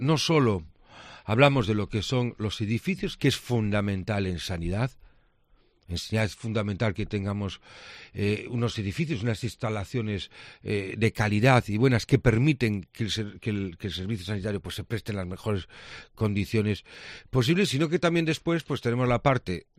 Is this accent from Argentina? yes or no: no; A Coruña, Galicia, Spain; lo que ha pasado en Coruña ha condicionado en gran medida lo que somos como gallegos.